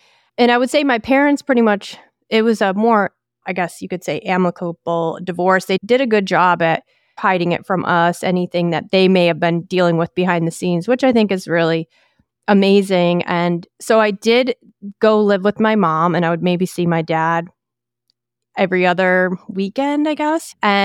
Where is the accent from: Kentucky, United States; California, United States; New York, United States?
New York, United States; Buffalo; So I actually grew up right outside of Buffalo, New York.